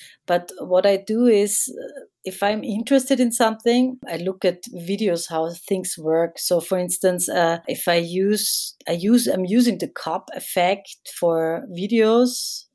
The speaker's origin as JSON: {"language": "English", "town": "Graz", "region": "Styria", "country": "Austria", "said": "I'm from Graz, Styria."}